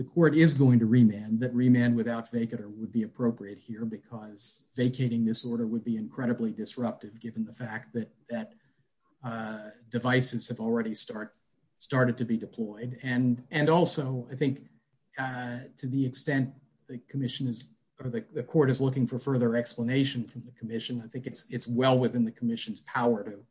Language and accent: English; Midwest, United States; I grew up in the Midwest too.